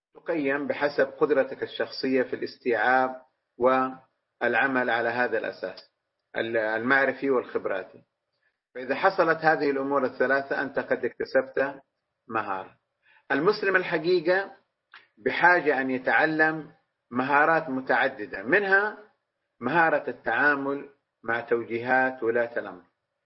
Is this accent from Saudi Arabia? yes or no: yes; Saudi Arabia; في بلادنا المملكة العربية السعودية